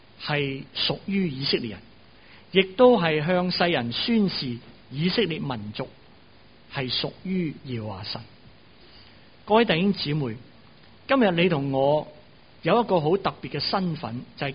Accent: China; 神舟七号我们中国人的太空这个航空员

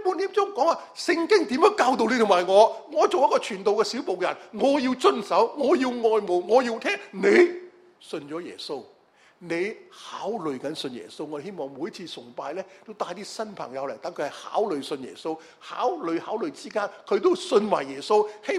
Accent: China; 我系中国人，爱慕主嘅话，因为我系基督徒

